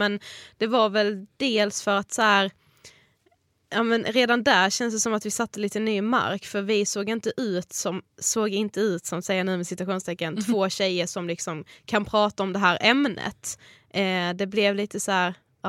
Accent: Blekinge, Sweden; now in Stockholm, Sweden; blev ju värsta grejen hemma i Blekinge.

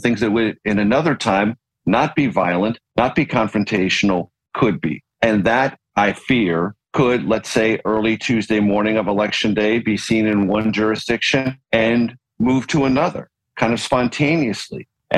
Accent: San Diego, California, United States; I grew up in San Diego, California. All Californians, but particularly Southern Californians, love the Rose Bowl Parade.

